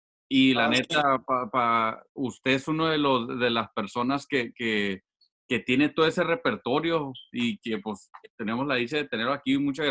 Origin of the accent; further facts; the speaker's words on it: Los Angeles, California, United States; Aquí en Los Ángeles, nosotros somos de Los Ángeles.